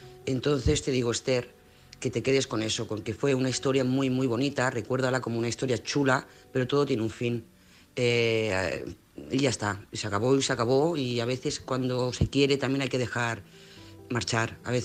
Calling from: Lloret de Mar, Catalonia, Spain; de Lloret de Mar.

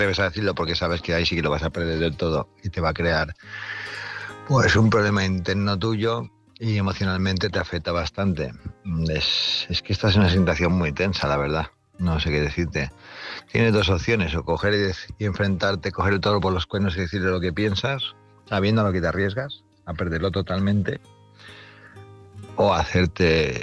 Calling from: Palma, Balearic Islands, Spain; de Palma, Mallorca

